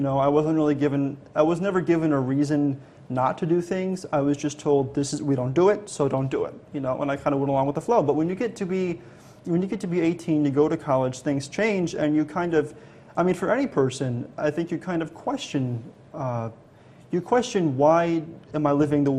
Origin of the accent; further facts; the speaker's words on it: Chicago, Illinois, United States; Now, I grew up in Chicago. So, you know, I have a very similar history to anyone who's living in Chicago.